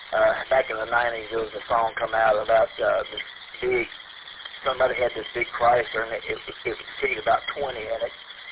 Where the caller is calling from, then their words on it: Morgantown, Indiana, United States; I am in a little town called Morgantown. It's probably a solid 30 miles south of Indianapolis.